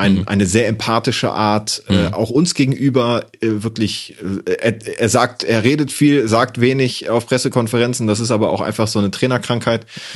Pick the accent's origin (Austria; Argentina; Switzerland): Argentina; accent: Argentine; Weil ich habe ja einen argentinischen Akzent und der dringt dann immer durch bei so spanischen Namen.